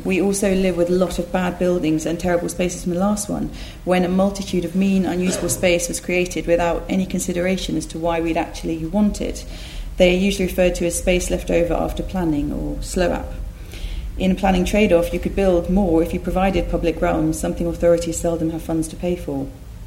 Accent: East of England, United Kingdom; I grew up in Essex

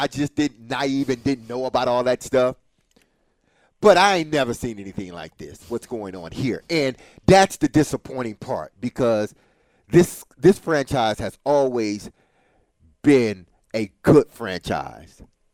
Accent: Detroit, Michigan, United States; listen, I lived in Detroit, grew up, born and raised in Detroit.

